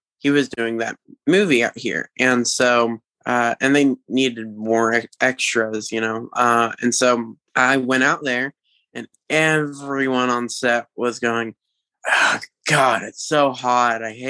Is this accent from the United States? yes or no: yes; Huntsville, Alabama, United States; So I grew up in Huntsville, Alabama, right? And my mom and dad both worked for the military.